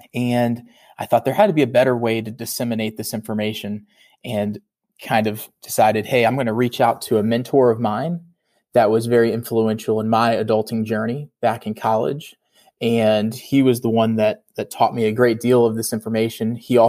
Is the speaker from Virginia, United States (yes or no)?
yes; Virginia, United States; I'm originally from Virginia.